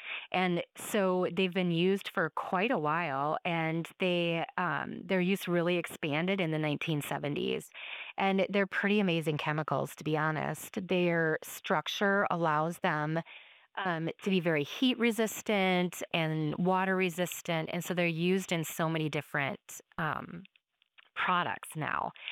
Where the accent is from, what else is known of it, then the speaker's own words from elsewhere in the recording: La Crosse, Wisconsin, United States; Yeah, so I grew up in La Crosse and moved back when I accepted the position at UW La Crosse, and we moved to French Island.